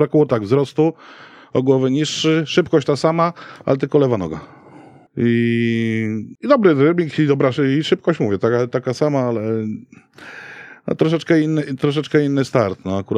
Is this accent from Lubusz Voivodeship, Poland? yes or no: no; Warsaw, Masovian Voivodeship, Poland; przecież ja jestem z Brudna